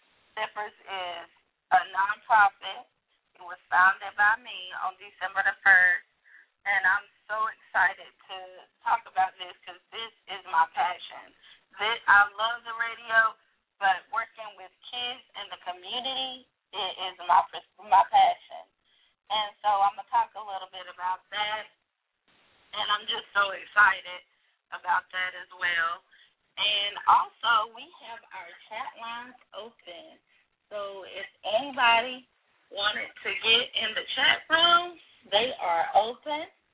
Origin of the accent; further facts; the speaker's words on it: Seneca, South Carolina, United States; I was born and raised in Seneca, South Carolina. It's a small town in South Carolina near Clemson, and near Clemson University, actually, as well.